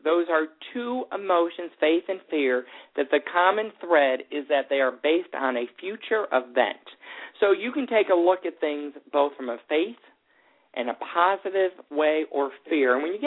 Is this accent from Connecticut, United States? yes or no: yes; West Hartford, Connecticut, United States; moved away as an adult; Born and raised in West Hartford, Connecticut, came down to Georgia for college